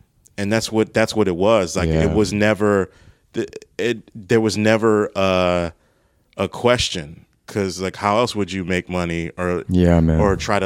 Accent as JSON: {"language": "English", "region": "Maryland", "country": "United States", "tie": "born or raised there", "said": "I grew up in Maryland"}